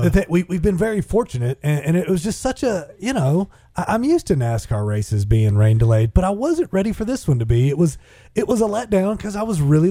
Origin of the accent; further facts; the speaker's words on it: Ardmore, Oklahoma, United States; I want to say the world's smallest Loves is in Ardmore, Oklahoma, my hometown.